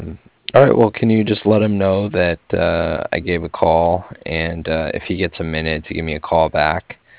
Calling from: Cardiff, Wales, United Kingdom; And I was calling from Cardiff.

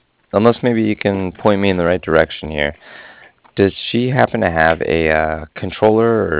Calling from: Cardiff, Wales, United Kingdom; And I was calling from Cardiff.

